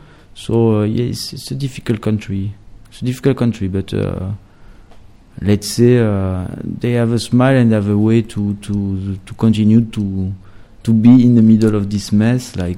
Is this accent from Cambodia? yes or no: yes; Kampong Som, Preah Sihanouk, Cambodia; English is a second language; Come from Kampong Som, Cambodia.